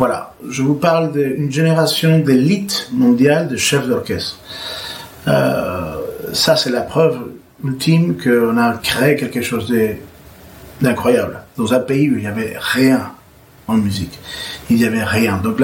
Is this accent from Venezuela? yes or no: yes; Venezuela; Je viens de Venezuela, qui est un pays d'une richesse, d'un métissage incroyable. L'Indien, le Blanc, l'Afrique sont vraiment mélangés.